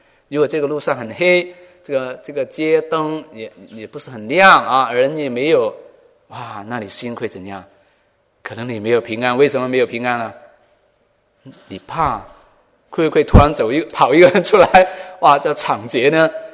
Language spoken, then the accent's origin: Chinese; Hong Kong; 那个时候我还在香港，我老家是香港啊，